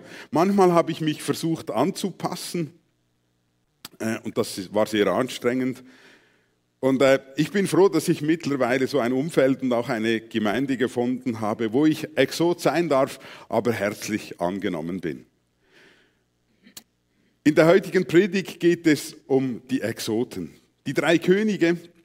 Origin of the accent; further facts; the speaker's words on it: Aargau, Switzerland; also born or lived in Mexico; Wir sind dann in die Schweiz zurückgekehrt, in ein kleines Bauerndorf im Kanton Aargau. Und in einem kleinen Bauerndorf bist du als mexikanisch Geborener ein Exot.